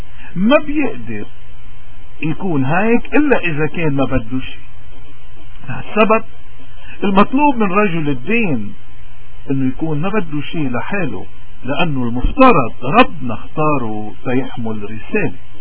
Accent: Lebanon; شو واجبي أنا اللبناني اليوم

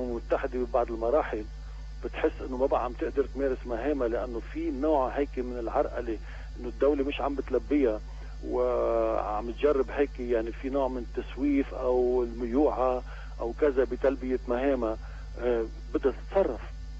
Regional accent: Lebanon; نحن كشعب لبناني

